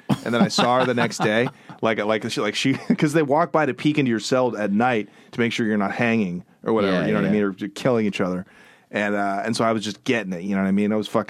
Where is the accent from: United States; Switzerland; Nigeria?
Switzerland; I'm from Switzerland